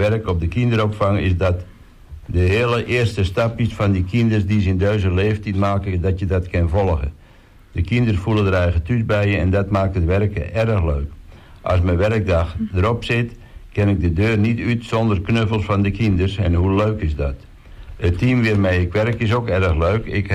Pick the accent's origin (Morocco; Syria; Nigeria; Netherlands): Netherlands; Texel, North Holland; born there; Ik ben op 17 november 1999 geboren op Texel. Samen met … mijn twee oudere broers Joost en Robin ben ik in een heel warm gezin opgegroeid aan de Slingerweg.